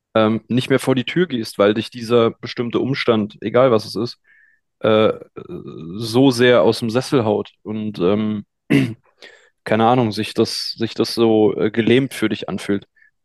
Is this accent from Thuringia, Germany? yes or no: no; Berlin, Germany; als ich in meiner Kindheit in Berlin-Lichtenberg erlebt habe